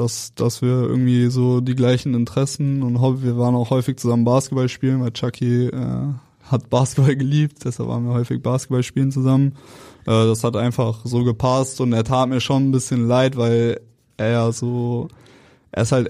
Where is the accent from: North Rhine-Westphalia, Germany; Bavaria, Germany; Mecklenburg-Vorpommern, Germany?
North Rhine-Westphalia, Germany; Cologne; Ja, ich komme aus Köln.